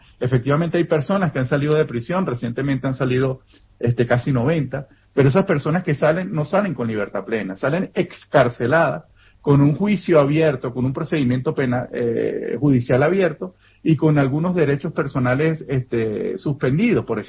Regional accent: Venezuela; moved away; Mira, yo como venezolano, como defensor de derechos humanos y sociólogo

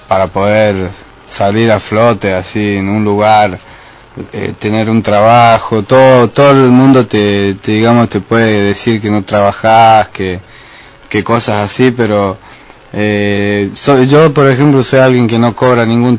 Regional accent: San Fernando del Valle de Catamarca, Catamarca, Argentina; soy de acá de Catamarca de San Fernando, de los barrios y del centro

